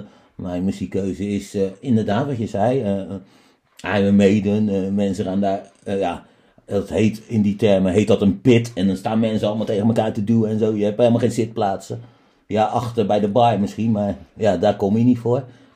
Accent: Rotterdam, South Holland, Netherlands; Maar ik kom uit Rotterdam en het is gewoon haat en nijd.

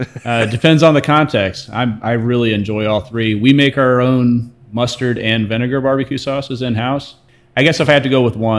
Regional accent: Kansas, United States; So I was born in Kansas, moved all around the world growing up. But this place right here has always been home.

